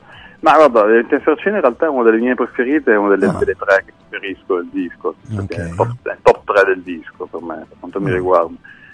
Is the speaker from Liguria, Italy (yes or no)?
no; Parma, Emilia-Romagna, Italy; noi comunque siamo di Parma, siamo una città di provincia.